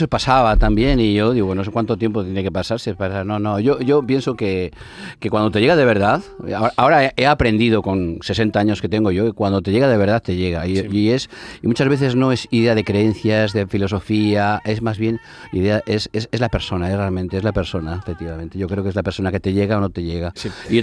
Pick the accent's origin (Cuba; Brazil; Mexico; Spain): Spain; Bilbao, Basque Country; Yo soy de Bilbao